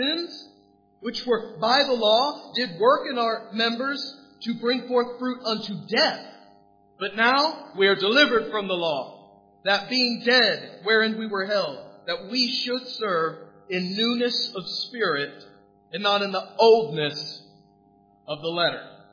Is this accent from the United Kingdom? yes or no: no; United States; See, I come from America.